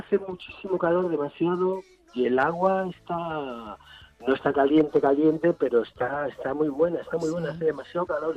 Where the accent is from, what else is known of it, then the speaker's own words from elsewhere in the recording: Vigo, Galicia, Spain; now in Madrid, Spain; yo soy de Vigo, soy aquí gallego, soy de costa toda mi vida.